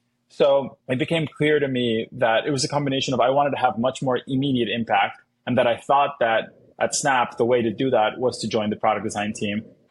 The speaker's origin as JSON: {"language": "English", "country": "Colombia", "said": "hey, I'm from Latin America, I'm from Colombia. Voice notes like run basically the whole economy in Colombia."}